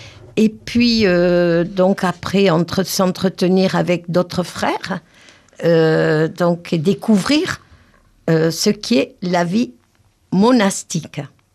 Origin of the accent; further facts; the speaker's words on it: Lourdes, Occitanie, France; Alors d'abord, je suis déjà native de Lourdes. Donc, étant native de Lourdes, je suis déjà une enfant de Marie.